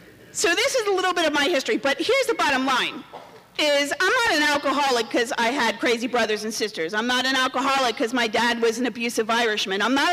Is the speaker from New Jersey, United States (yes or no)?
yes; New Jersey, United States; I'm one of five kids. I grew up in Essex County, New Jersey.